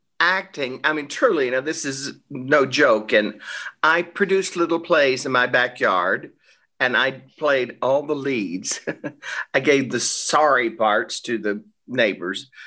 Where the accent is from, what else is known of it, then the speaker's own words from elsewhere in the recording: Texas, United States; I had gone to a tiny little college in my hometown, which happened to be, it was a little 2-year Methodist school.